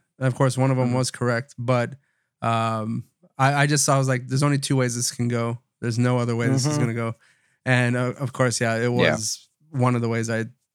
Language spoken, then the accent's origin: English; Texas, United States; And we know we're from South Texas. It's never really the season.